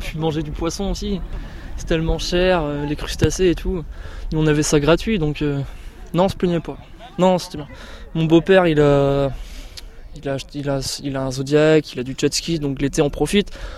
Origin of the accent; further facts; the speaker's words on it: Portugal; Je suis portugais aussi, donc c'est de la famille à moi ici.